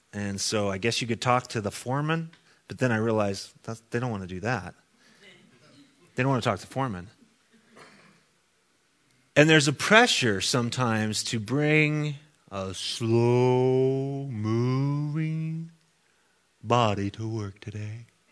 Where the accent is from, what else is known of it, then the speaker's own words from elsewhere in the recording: Idaho, United States; And I'm for heaven's sakes, I'm from Idaho.